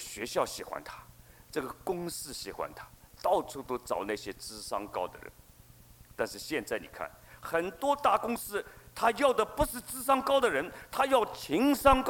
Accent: Shanghai, China; 我小的时候在上海，在城隍庙，上海的城隍庙，那是一个非常有趣的地方。

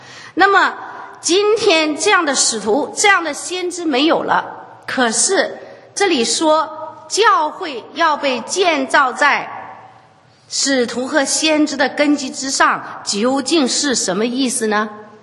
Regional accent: China; 我们从中国来做访问学者

